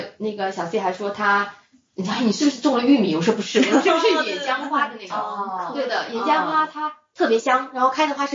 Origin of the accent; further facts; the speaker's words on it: Jiangsu, China; 我是江苏人。